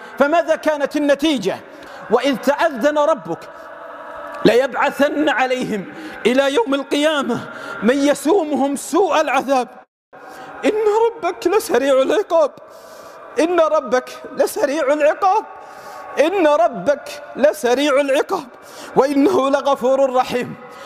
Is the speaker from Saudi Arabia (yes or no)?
yes; Saudi Arabia; إن بلادنا السعودية شرفها الله تعالى برعاية الحرمين الشريفين